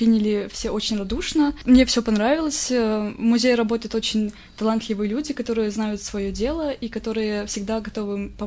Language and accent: Russian; Chashniki, Vitebsk Region, Belarus; born there; я родилась в Чашниках, окончила здесь в 2014 году школу номер 4